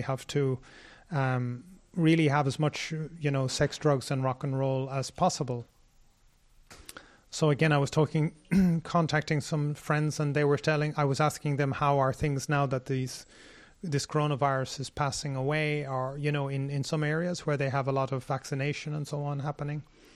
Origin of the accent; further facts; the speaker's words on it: Ireland; now in Sri Lanka; which is actually similar to my home country, Ireland